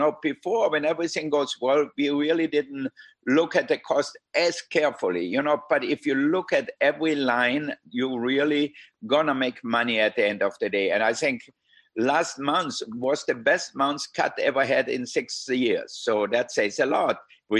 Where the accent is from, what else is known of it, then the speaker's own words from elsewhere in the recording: Austria; because I'm from Austria, I love it with braised red cabbage.